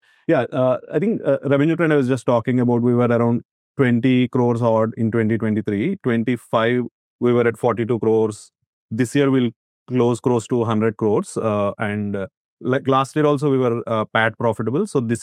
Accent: Vijayawada, Andhra Pradesh, India; English is a second language; moved away as an adult; now in United States; So I am from Vijayawada in Andhra Pradesh. Yeah. So I mean, I grew up like in a village like close by, but I did my undergrad in Vijayawada. So after that, I went to US in 2005

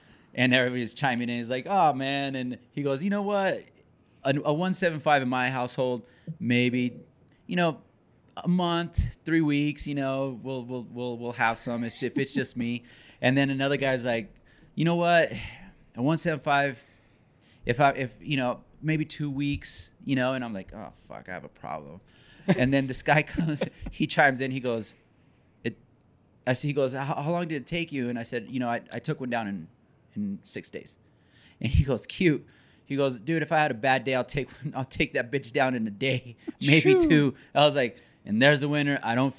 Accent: Colorado, United States; Because I'm from Colorado. We have freaking bison here, right?

